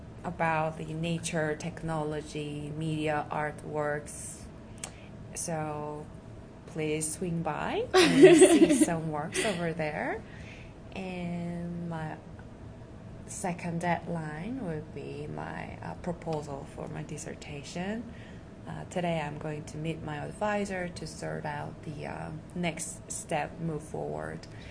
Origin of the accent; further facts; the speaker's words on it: Seoul, South Korea; English is a second language; moved away as an adult; also born or lived in Chicago; now in Boulder, United States; Oh, and I'm originally from Seoul, South Korea, but I studied in Chicago for 2 years, and then I'm doing my PhD in here, Boulder.